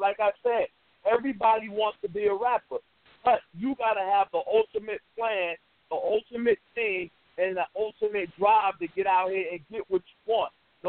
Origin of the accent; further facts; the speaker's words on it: Newark, New Jersey, United States; Like, I'm from Brick City.